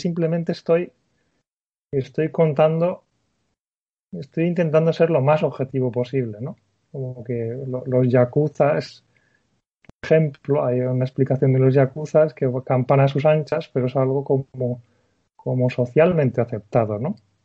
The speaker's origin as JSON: {"language": "Spanish", "country": "Spain", "said": "cuando vuelvo a España, a mi tierra, es cuando noto muchas cosas que cuando yo vivía allí, pues no notaba."}